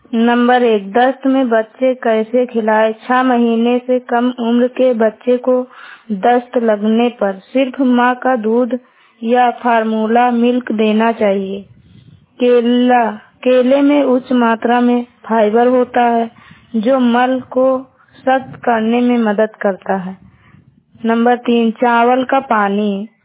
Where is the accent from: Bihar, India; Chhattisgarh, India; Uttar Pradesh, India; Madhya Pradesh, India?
Uttar Pradesh, India; Jagannathpur; मेरे गांव का नाम जगन्नाथपुर, मैं जिला बहराइच की रहने वाली हूं।